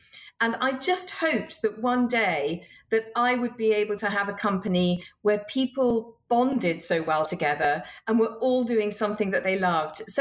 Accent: Northern England, United Kingdom; accent: southern UK; And so that was where I grew up when I was young. It's very friendly. It's very different. And many people wouldn't know that I actually have come from the north because my accent sounds more like a southern UK person.

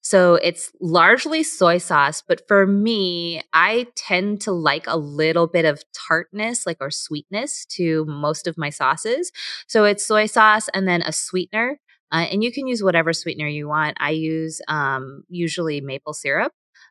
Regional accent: United States; So, I mean, I'm Korean American.

